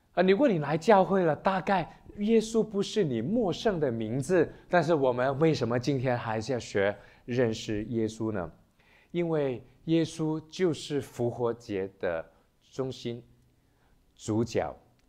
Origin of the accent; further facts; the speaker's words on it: Hong Kong; first language Cantonese; Chinese is a second language; 当然我是 made in Hong Kong，我在香港出生长大，但是我从小的时候，理论上我第一个语言啊，我不是说我第一语言哈，我是说第一个语言是粤语